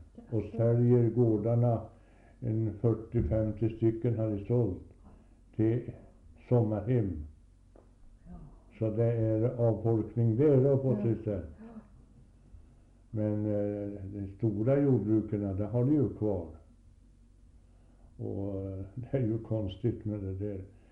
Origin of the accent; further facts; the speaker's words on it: Södermanland, Sweden; born there; Jag är född i Södermanland, fideikommisset Eriksberg. Den största fideikommisset i Sörmland